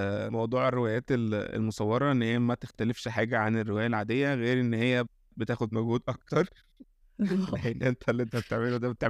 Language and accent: Arabic; Egypt; يعني عندنا في مصر للأسف في كل أنواع الشغل تقريبا